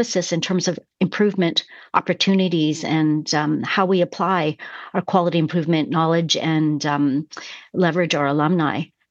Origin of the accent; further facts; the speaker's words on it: Canada; I think we, you know, deeply believe that as Canadian people.